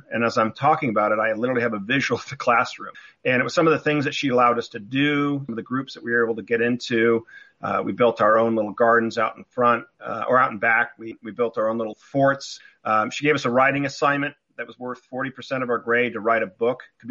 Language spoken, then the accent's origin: English; Newport Beach, California, United States; I grew up in Newport Beach, California, had a great elementary school